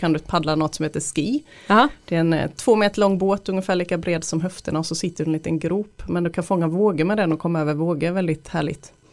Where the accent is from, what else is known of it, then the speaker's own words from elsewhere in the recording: Halmstad, Halland County, Sweden; Jag kommer ju från Halmstad då